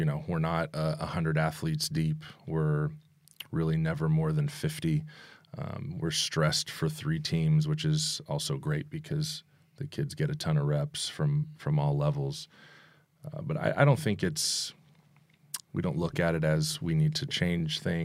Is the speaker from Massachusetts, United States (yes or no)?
no; California, United States; I'm from the Valley. I played for Tom Usborne, went to Chatsworth High School, went to Fresno State